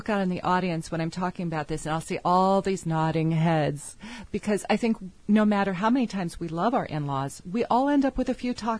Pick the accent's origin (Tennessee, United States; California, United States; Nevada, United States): California, United States; Santa Barbara; now in New York City, United States; Well, you know, I grew up in Santa Barbara, although I have lived in New York City for over two decades.